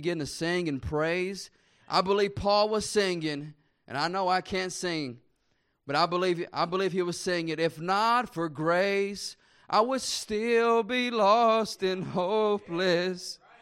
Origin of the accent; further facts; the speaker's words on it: Temple, Texas, United States; And I grew up in Temple, Texas, about 2 hours from here.